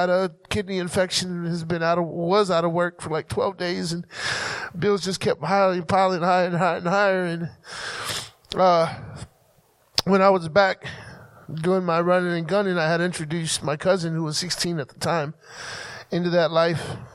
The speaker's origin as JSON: {"language": "English", "region": "Texas", "country": "United States", "lives_now": "Ohio, United States", "said": "Originally, I'm from Texas. I've only been in Ohio just a few months."}